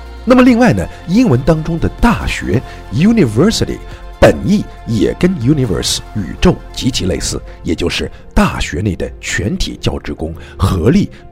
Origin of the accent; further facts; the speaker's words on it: China; 我们中国人独有的十二生肖用英文就叫做 Chinese Zodiac